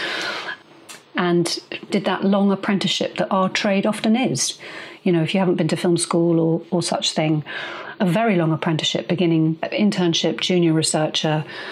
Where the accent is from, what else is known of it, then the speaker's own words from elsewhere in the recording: Portugal; the first film I ever got to see, we were growing up in Portugal, there was very little on the telly.